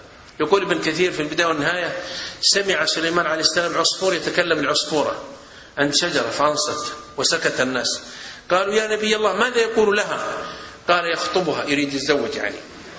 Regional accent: Saudi Arabia; عندنا في السعودية

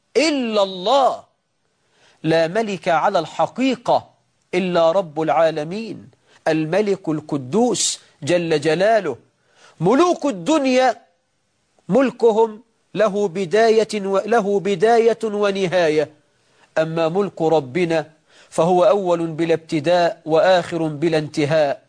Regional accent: Egypt; بلدنا مصر

